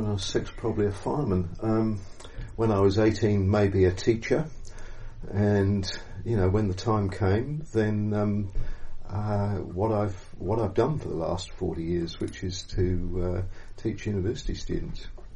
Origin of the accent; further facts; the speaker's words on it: South East England, United Kingdom; moved away as an adult; now in New Zealand; Oh, in Sussex on the south coast of England. And I came to New Zealand exactly 40 years ago today, 4th of February 1976.